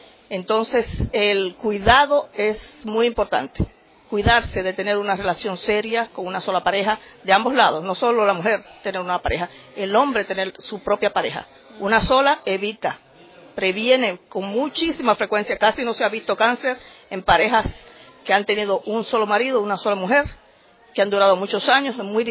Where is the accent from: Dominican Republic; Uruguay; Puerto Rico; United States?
Dominican Republic; Muy diferente también en mi país. En la República Dominicana no es obligado